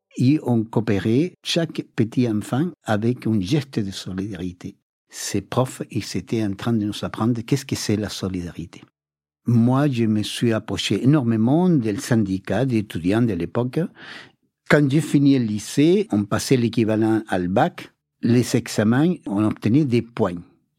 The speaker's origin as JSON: {"language": "French", "town": "Santiago", "region": "Santiago Metropolitan Region", "country": "Chile", "tie": "born or raised there", "said": "Je suis né à Santiago du Chili, en Amérique du Sud, en 1950. Et mes parents sont de la campagne, qui sont émigrés à la ville à l'époque pour des travaux."}